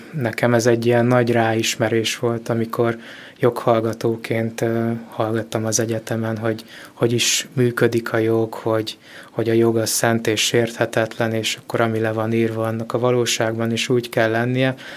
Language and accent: Hungarian; Székesfehérvár, Fejér, Hungary; born there; illetve idővel a szülővárosomban, Székesfehérváron is megtaláltak a lehetőségek